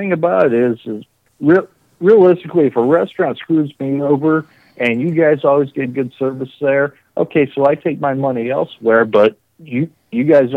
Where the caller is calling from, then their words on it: Detroit, Michigan, United States; I am calling from just outside of Detroit.